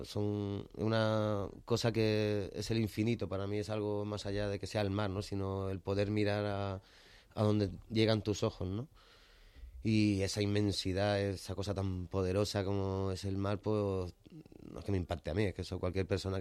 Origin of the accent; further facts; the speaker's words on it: Matola, Valencian Community, Spain; yo me crié en Matola, en una pedanía que está a 11 kilómetros de Elche.